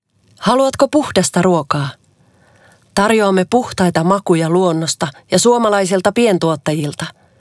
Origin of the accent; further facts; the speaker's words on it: Lahti, Päijät-Häme, Finland; Helsingissä asuva freelance-näyttelijä. Oon syntynyt vuonna 1983 ja mä oon Lahdesta.